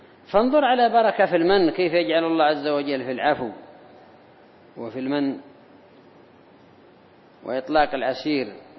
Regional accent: Yemen; وبالأخص عندنا في اليمن

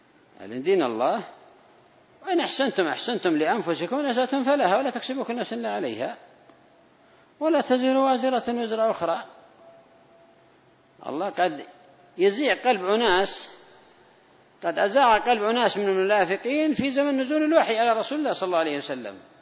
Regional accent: Yemen; أما عندنا في اليمن ما هو معدن

